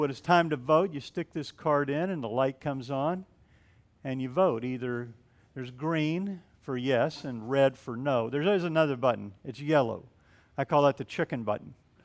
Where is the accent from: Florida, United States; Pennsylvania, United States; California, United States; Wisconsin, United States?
Florida, United States; Pine Hills; I grew up in Pine Hills. That's where I lived. All my friends were there.